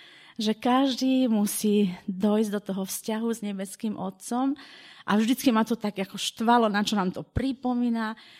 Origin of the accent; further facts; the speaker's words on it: Hrádek, Moravian-Silesian Region, Czechia; ja pochádzam z Tešinska, narodila som sa v Hrádku Veslesku.